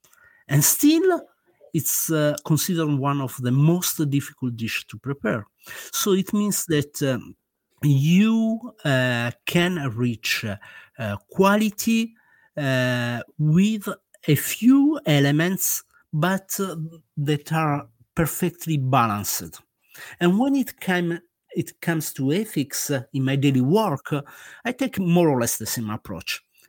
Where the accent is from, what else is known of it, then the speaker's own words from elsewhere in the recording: Italy; English is a second language; Now, as you can maybe guess from my accent, I am an Italian guy